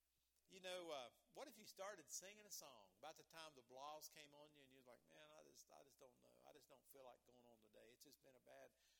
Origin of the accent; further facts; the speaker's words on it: West Virginia, United States; born there; I just thank him that I was born in America. I was born in West Virginia.